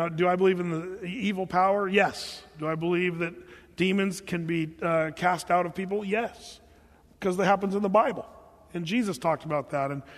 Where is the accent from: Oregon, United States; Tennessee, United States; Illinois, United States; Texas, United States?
Oregon, United States; Ashland; You know, I grew up in Southern Oregon in Ashland.